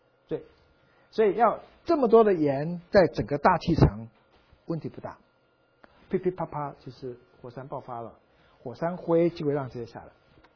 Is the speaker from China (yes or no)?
no; Taiwan; 我在台湾长大的，38度就快死掉了，46我无法想象了。